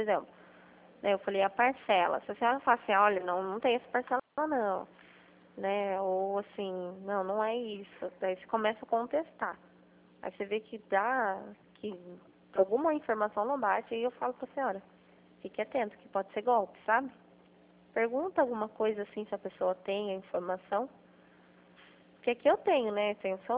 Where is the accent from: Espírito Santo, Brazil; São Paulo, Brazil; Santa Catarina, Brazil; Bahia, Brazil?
São Paulo, Brazil; Itapetininga; Eu sou aqui do estado de São Paulo, aqui do interior.